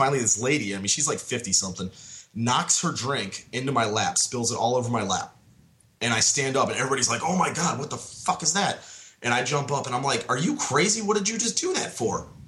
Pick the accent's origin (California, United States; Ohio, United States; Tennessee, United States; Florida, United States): Florida, United States; Fort Lauderdale; I grew up in South Florida. I grew up in a suburb of Fort Lauderdale, which is about an hour away from Miami.